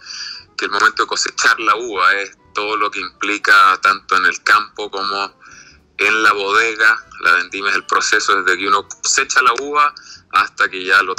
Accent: Chile; Sí, soy chileno. Nacido y criado.

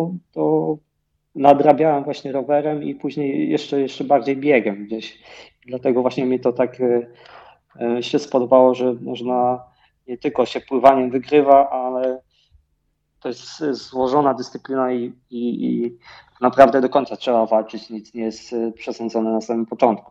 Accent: Szczecin, West Pomeranian Voivodeship, Poland; Moje pierwsze zawody triatlonowe, to tak mi się wydaje, to właśnie chyba były u mnie w Szczecinie. Tam właśnie, tam gdzie się wychowywałem, tam właśnie wystartowałem na tych pierwszych zawodach

